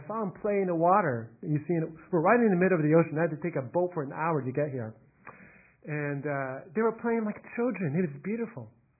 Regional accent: United States; I am Chinese American.

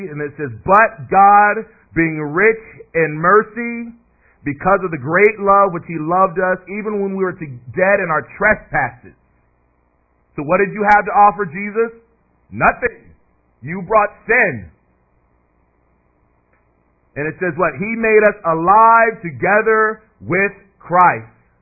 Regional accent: United States; So listen, I'm American. I live in Northern California

